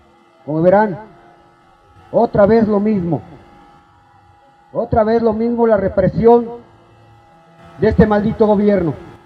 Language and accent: Spanish; Mexico; recuerden que también somos mexicanos igual que ellos